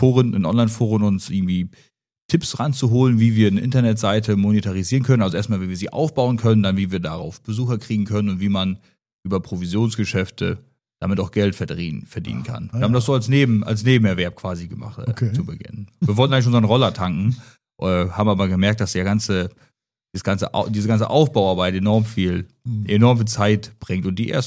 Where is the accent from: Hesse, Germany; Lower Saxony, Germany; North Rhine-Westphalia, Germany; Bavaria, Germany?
Lower Saxony, Germany; Ringe; Ganz genau, ich komme aus Ringe, bin da zur Schule gegangen und bin später aufs Gymnasium hier nach Nordhorn gewechselt.